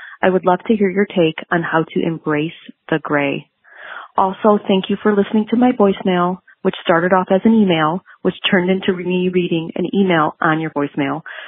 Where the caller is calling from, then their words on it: Chicago, Illinois, United States; from Chicago